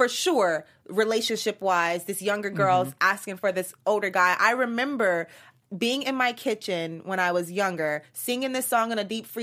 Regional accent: Miami, Florida, United States

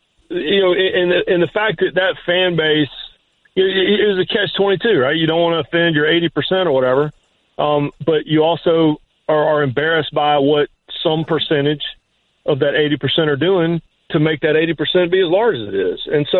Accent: North Carolina, United States; because I sound like I sound, and because I grew up in North Carolina

